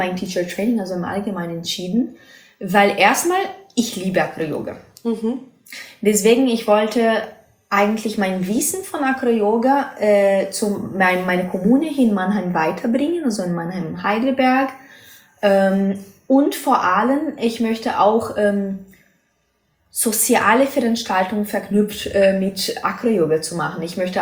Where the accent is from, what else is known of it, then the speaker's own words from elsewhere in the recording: Brazil; German is a second language; also ich komme aus Brasilien, wie mhm, ich schon gesagt habe